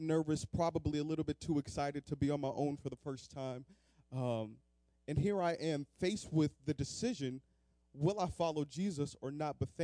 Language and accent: English; California, United States; now in New Orleans, United States; And so I grew up in California, loved it, but I decided to come all the way out to Louisiana.